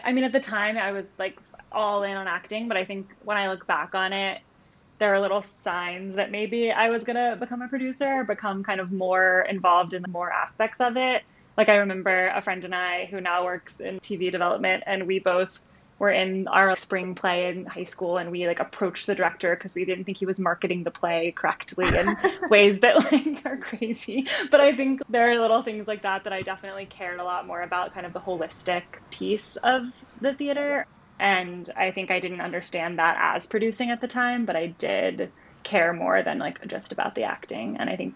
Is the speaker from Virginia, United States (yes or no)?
yes; Richmond, Virginia, United States; I'm from Richmond, Virginia.